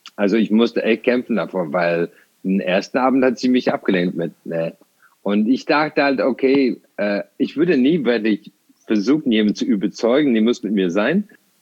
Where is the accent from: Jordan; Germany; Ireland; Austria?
Ireland; born or raised there